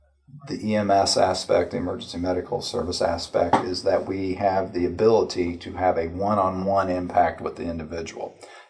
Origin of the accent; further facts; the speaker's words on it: Cicero, Indiana, United States; So, you know, 2 days after I turned 18, I joined the Cicero Fire Department, which was my hometown.